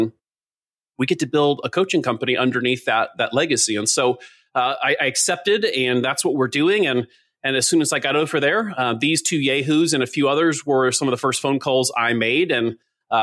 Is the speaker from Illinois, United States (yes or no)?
no; Coeur d'Alene, Idaho, United States; I was born and raised in Coeur d'Alene, Idaho